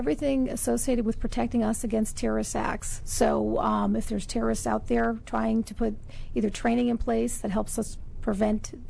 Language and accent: English; Connecticut, United States; I grew up in Connecticut, and with a family, I had five brothers and sisters